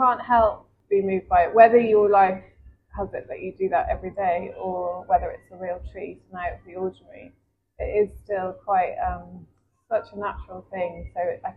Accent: Ireland; So I grew up in Ireland, which people find

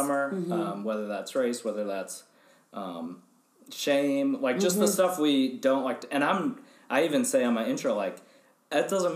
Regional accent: Wisconsin, United States; moved away as an adult; I grew up in Wisconsin and then moved to Memphis, Tennessee for school.

